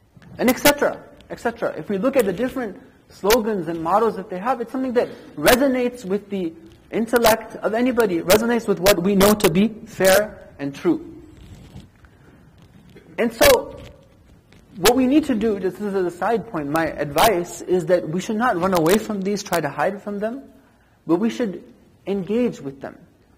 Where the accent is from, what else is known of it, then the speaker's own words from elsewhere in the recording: United States; You know, I grew up in America, and I can safely say that I never remember something like this happening before.